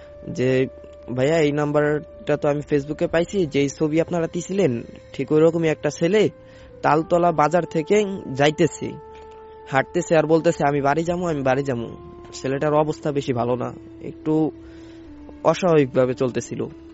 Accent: Faridpur, Dhaka Division, Bangladesh; আমাদের গ্রামের বাড়ি ফরিদপুর, ফরিদপুর আকটেরচর মাদ্রাসায় আমরা পড়তাম।

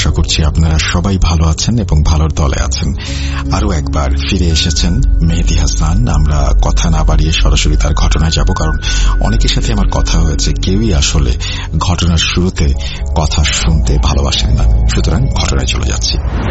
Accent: Raghunathpur, Khulna Division, Bangladesh; আমাদের বাড়ি হচ্ছে নড়াইল সদর উপজেলার আউরিয়া ইউনিয়নের চিলগাছা রঘুনাথপুর গ্রামে।

